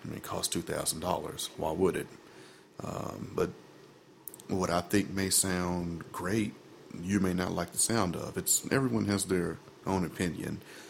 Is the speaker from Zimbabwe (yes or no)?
no; Memphis, Tennessee, United States; also born or lived in Germany / Virginia / Louisiana; now in Nashville, United States; Nothing against Memphis. I mean, I love Memphis. That's my hometown.